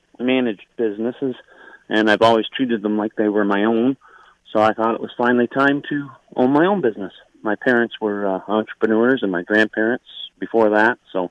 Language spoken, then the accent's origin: English; Tweed, Ontario, Canada; Well, I come from Tweed, Ontario, Stokoe, Ontario, actually, which is a little community outside of Tweed. So I'm a huge country bumpkin, I guess you could say.